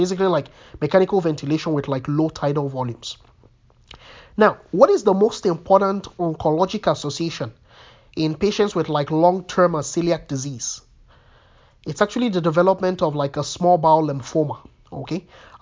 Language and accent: English; Nigeria; where I'm Nigerian, I can pronounce things however I want.